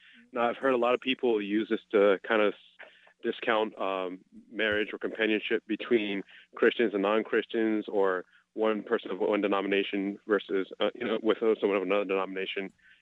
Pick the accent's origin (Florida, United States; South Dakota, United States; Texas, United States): Florida, United States; I'm from El Fortel, Florida.